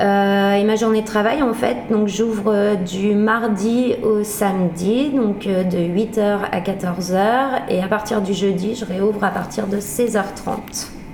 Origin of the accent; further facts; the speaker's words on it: Nouvelle-Aquitaine, France; born there; Alors je suis née en Creuse, donc voilà